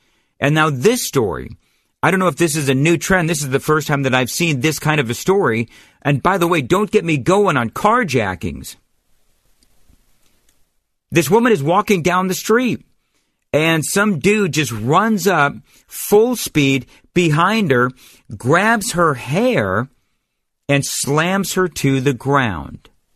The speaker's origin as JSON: {"language": "English", "town": "Los Angeles", "region": "California", "country": "United States", "tie": "born or raised there", "also_born_or_lived": "New York / Denver", "said": "I've lived all across the country. I've lived in New York. I grew up in Los Angeles. I spent 3 years in Denver."}